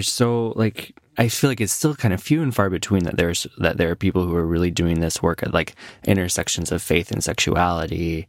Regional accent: Midwest, United States; Like, I think about like where I grew up in the Midwest

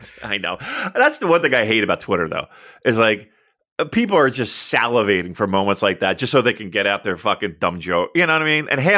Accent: United States; Listen, look, I'm an American from afar, and I do have a little bit of a cold, everyone.

